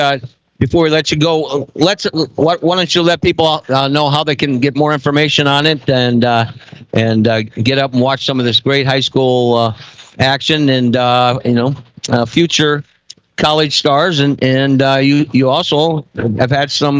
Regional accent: Iowa, United States; I'm from Iowa, you're from Illinois.

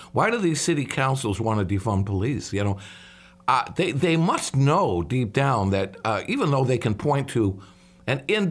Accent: Chicago, Illinois, United States; and I come from Chicago, I'm particularly worried about the Windy City

